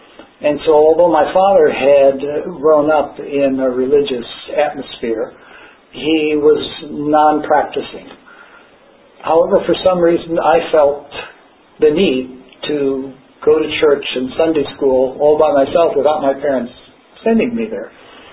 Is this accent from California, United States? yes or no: no; Chicago, Illinois, United States; and then he came back to Chicago, and I grew up in Chicago